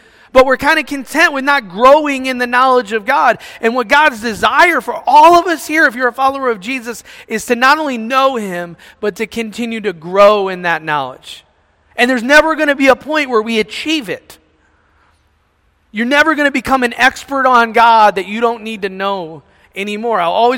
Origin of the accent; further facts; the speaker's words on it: Ohio, United States; it's in Canton, Ohio, near my hometown.